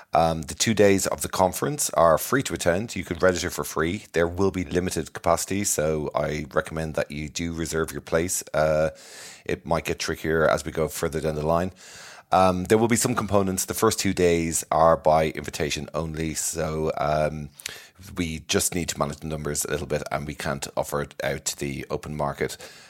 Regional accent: Dublin, Leinster, Ireland; So how's everything in Dublin? I mean, I know, you know, it's obviously my hometown.

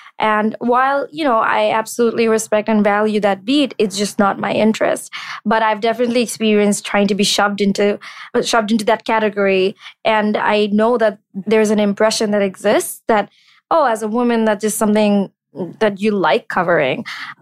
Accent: Bangladesh; It hit me that I'd never interacted with the Jewish community growing up in Bangladesh.

